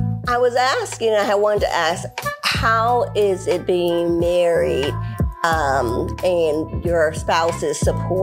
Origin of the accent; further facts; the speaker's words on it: Baton Rouge, Louisiana, United States; Listen, I'm from Baton Rouge, so this is a girl already.